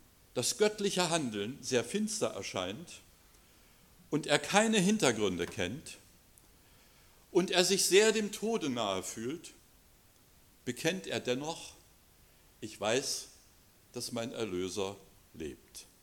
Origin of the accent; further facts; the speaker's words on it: Germany; Ich bin ja nun in der DDR aufgewachsen